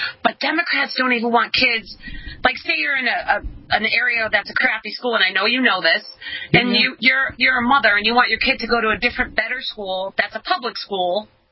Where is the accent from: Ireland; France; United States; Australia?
Ireland; And I'm Irish, so don't get me started about what the English did to the Irish.